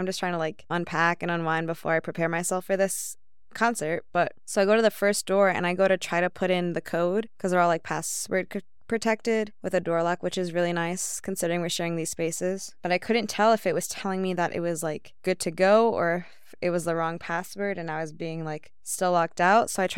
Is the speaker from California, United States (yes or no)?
no; Cedar Falls, Iowa, United States; I'm just from Cedar Falls. So he's like, wait, you're from Iowa?